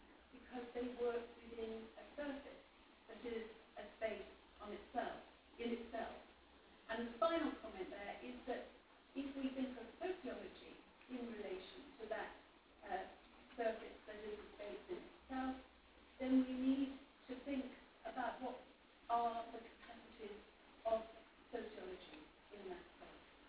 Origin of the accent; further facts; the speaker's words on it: Bolton, North West England, United Kingdom; I come from Bolton.